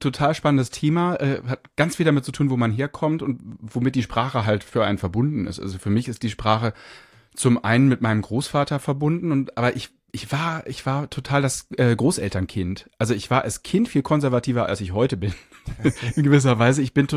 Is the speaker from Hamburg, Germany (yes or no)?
yes; Hamburg, Germany; Ich bin in Rissen aufgewachsen, Rissen? Also der westlichste Zipfel von Hamburg zwischen Wedel und Blankenese.